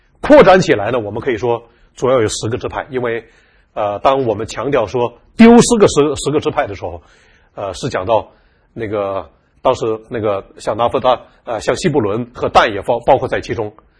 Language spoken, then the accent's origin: Chinese; Northeast China, China; born there; 我呢是出生在中国东北的一个农民家庭